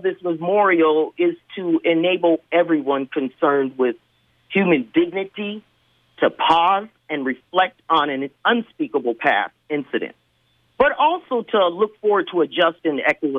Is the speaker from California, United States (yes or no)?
no; Duluth, Minnesota, United States; born there; But also because I was born in Duluth, and I didn't even know about this lynching until I was like 18 years old.